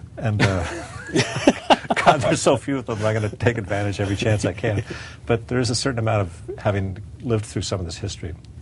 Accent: Canada; And being a Canadian.

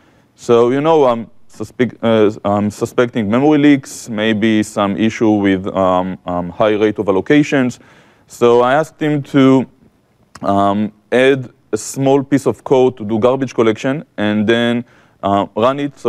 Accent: Israel; English is a second language; This strange accent that I have is because I come from Israel, where I work as an architect

